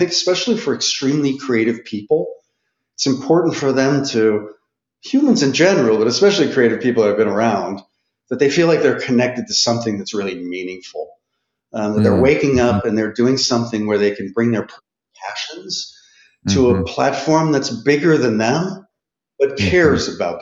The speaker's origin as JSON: {"language": "English", "town": "Chicago", "region": "Illinois", "country": "United States", "tie": "born or raised there", "said": "No. I'm originally from Chicago. So grew up in Chicago."}